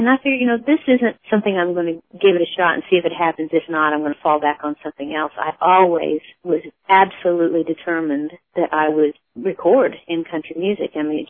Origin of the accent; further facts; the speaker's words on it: Midwest, United States; Growing up in the Midwest, I listened to other kinds of music as well